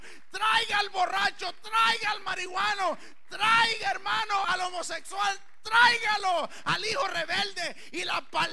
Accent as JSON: {"language": "Spanish", "country": "El Salvador", "tie": "born or raised there", "said": "yo ya me crecí en El Salvador con un gran montón de ideas diferentes."}